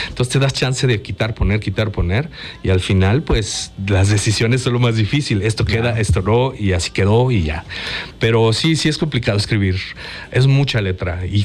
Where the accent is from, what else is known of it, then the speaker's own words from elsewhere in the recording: Morelos, Mexico; soy muy orgulloso de ser mexicano, de mi tierra, de mi estado, Morelos